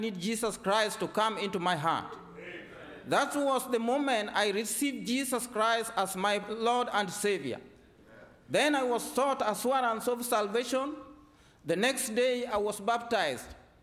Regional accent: Nyanza, Kenya; English is a second language; In Kenya, we live in southwest of Kenya, near Lake Victoria, border of Kenya and Tanzania, very far with our capital city, Nairobi. There, people are very poor. No any kind of development, no roads, no electricity

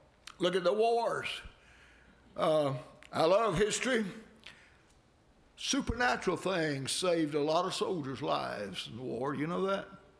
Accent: Georgia, United States; "I'm from Georgia. We didn't have a lake close where I live. I don't know how to swim."

